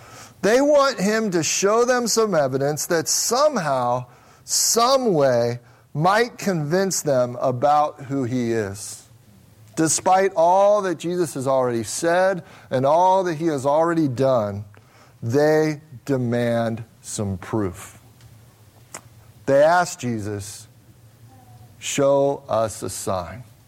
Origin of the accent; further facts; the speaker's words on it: Midwest, United States; now in Las Vegas, United States; I'm from the Midwest. We actually had a driveway with like basketball hoops on it and a big yard. It's kind of different than here in Vegas